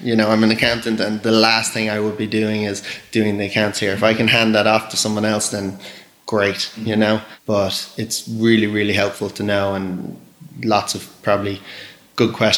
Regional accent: New Zealand; born there; So out of PwC, I went to New Zealand. So I was born down in New Zealand

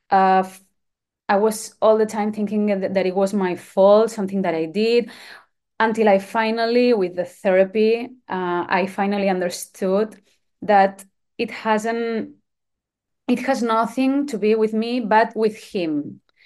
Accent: Spain; first language Catalan; English is a second language; I had released 2 EPs, one in Catalan, which is my mother tongue language, and another one, my first one in English, which is my second chance.

